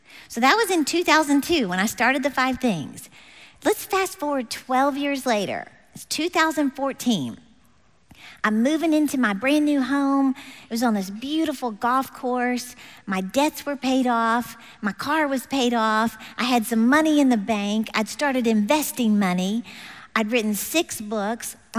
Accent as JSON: {"language": "English", "region": "Texas", "country": "United States", "said": "I'm from Texas."}